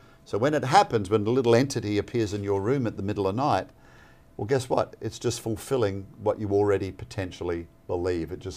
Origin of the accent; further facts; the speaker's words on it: Australia; in my home country of Australia